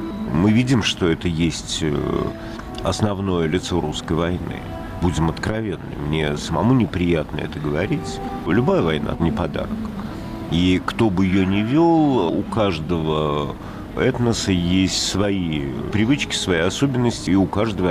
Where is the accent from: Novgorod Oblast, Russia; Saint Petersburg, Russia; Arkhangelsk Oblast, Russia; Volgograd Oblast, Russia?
Saint Petersburg, Russia; Я тоже питерский мальчишка, тоже выросший в абсолютной свободе и в подворотнях улицы Маяковского и Жуковского, и Невского проспекта.